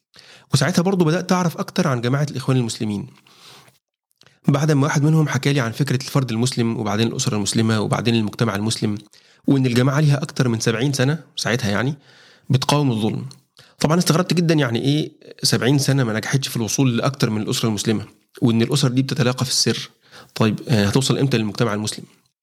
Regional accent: Egypt; أنا مواطن مصري معايا بطاقة شخصية

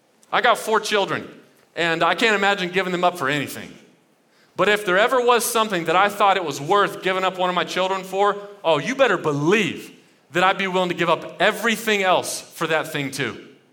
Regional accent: Dallas, Texas, United States; I grew up in Dallas, and my sophomore year in high school, I transferred to this private school.

